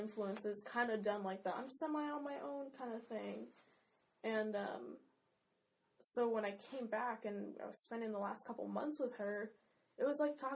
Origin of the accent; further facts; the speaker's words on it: Gig Harbor, Washington, United States; Like, I'm American, like, through and through. I'm not a Japanese woman. So it's really strange for me because I grew up in a super, super white area. Yeah, like Gig Harbor.